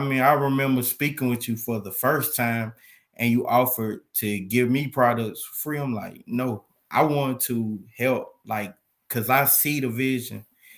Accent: Mansfield, Louisiana, United States; No, I'm from Mansfield, Louisiana.

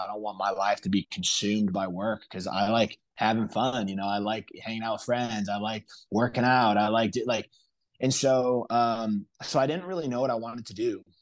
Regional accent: North Chicago, Illinois, United States; now in Idaho, United States; Well, so I live in Idaho now. I grew up in the Midwest, grew up in North Chicago.

